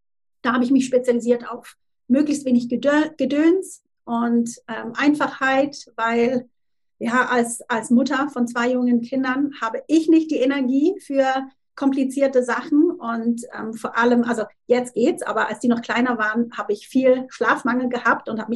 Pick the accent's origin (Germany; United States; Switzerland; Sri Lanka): Switzerland; now in Tunbridge Wells, United Kingdom; ich bin Schweizerin und ich habe ja schon gesagt, Mutter von zwei Kindern, lebe mit meiner Familie in England, in Südengland, und zwar in Tunbridge Wells.